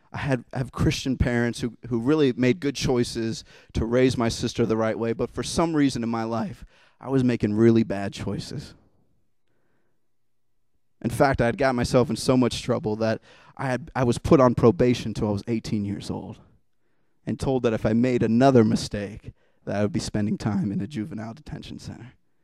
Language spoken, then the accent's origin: English; Youngstown, Ohio, United States; Where I grew up in Youngstown, Ohio, there's some real, we would call them ghetto pools, where it's just like a slab of cement and water, and it's nasty.